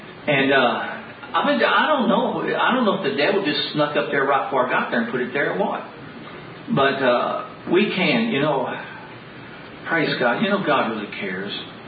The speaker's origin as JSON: {"language": "English", "town": "Dallas", "region": "Texas", "country": "United States", "tie": "born or raised there", "said": "When I was a kid, you know, I grew up in Dallas."}